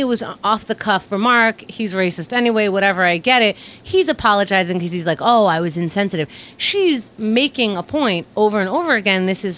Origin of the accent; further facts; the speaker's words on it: New York, United States; How about the fact that I'm a New Yorker?